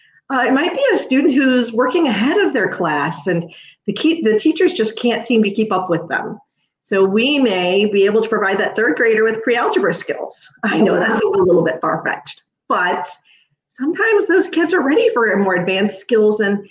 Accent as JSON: {"language": "English", "town": "Fort Myers", "region": "Florida", "country": "United States", "tie": "born or raised there", "said": "I grew up in Fort Myers, and so we had a lot of big cities kind of close to us"}